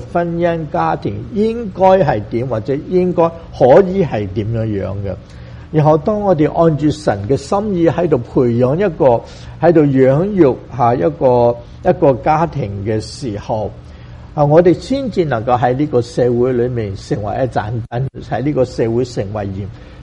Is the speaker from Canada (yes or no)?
no; China; 当然我哋会问啦，话我哋中国人又有呢啲嘅睇法